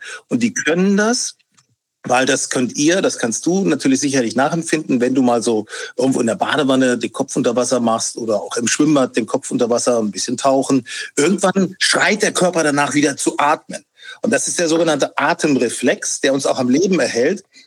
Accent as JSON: {"language": "German", "town": "Burgdorf", "region": "Lower Saxony", "country": "Germany", "tie": "born or raised there", "said": "Burgdorf, das ist ja meine Heimat. Und ich erinnere mich an das Waldbad Ramlingen-Elershausen. Das ist so die Region Burgdorf, Hannover-Region, eigentlich aber nah an Burgdorf dran."}